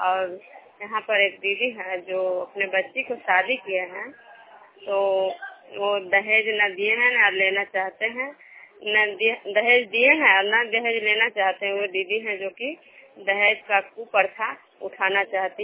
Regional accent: Vishnupur, Bihar, India; मैं विष्णुपुर ग्राम से खजरा पंचायत नालंदा जिला नगरनौसा प्रखंड के निवासी हूँ।

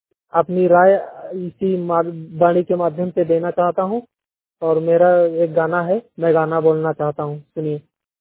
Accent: Lakhimpur Kheri, Uttar Pradesh, India; मैं यूपी लखीमपुर खीरी से बिलोंग कर रहा हूँ।

